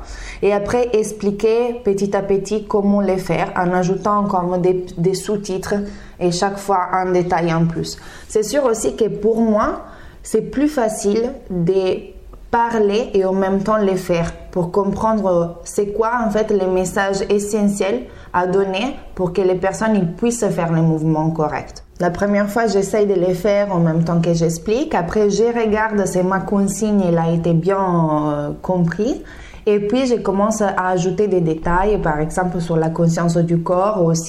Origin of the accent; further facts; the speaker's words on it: Italy; now in Marseille, France; À la base, je suis danseuse professionnelle. Je viens d'Italie et ça fait 5 ans que je suis sur Marseille.